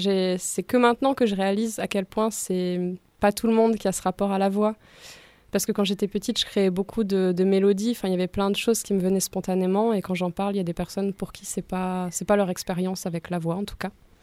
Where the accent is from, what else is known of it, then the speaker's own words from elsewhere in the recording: Grenoble, Auvergne-Rhône-Alpes, France; Je viens de Grenoble et ça fait depuis 2016 que j'habite ici.